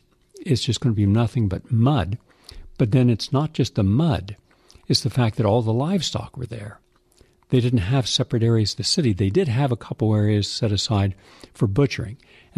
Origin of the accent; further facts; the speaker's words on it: the South, United States; Now, in the South, I come from the South. My family's from North Carolina and Kentucky and Virginia. That's where both my mom and dad's family grew up.